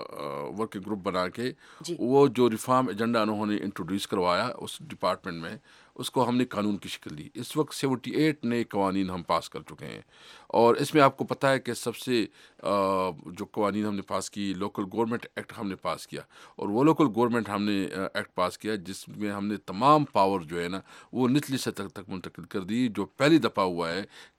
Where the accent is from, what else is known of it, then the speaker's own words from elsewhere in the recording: Khyber Pakhtunkhwa, Pakistan; ایک تو ہمارا تعلق کے پی کے سے ہے